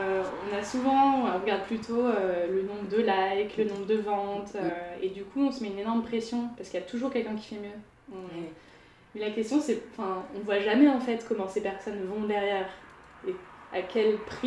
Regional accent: France; now in Netherlands; En tant que Français, on est très timide par rapport à ça.

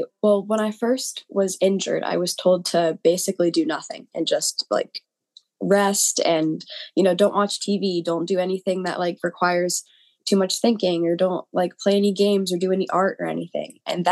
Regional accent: Pennsylvania, United States; I'm 18. I'm from Pennsylvania.

